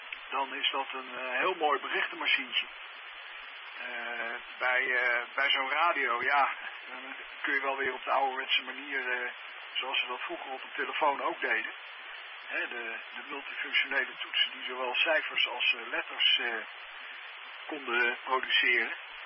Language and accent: Dutch; The Hague, South Holland, Netherlands; waar ik vandaan kom, uit Den Haag. Wij woonden op een gegeven moment, toen ik nog thuis woonde, vlak achter de duinen.